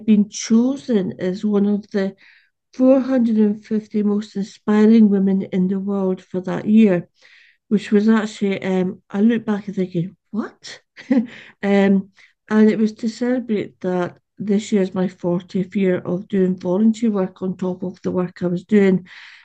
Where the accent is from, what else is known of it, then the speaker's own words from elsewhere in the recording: Stonehaven, Scotland, United Kingdom; I'm from Stonehaven, south of Aberdeen.